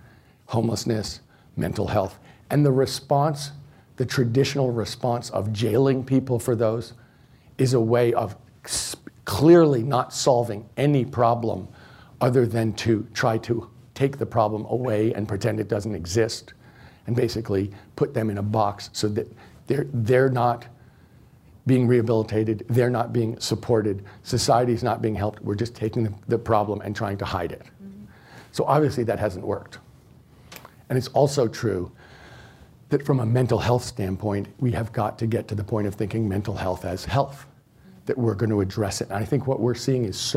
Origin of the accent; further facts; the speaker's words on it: California, United States; You know, California is very aggressive. I'm from California